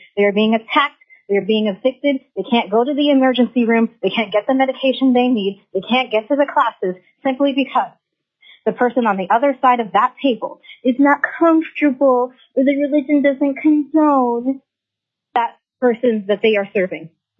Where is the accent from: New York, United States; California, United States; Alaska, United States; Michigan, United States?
Alaska, United States; Fairbanks; I am from the Chino Dene Lands here in Fairbanks.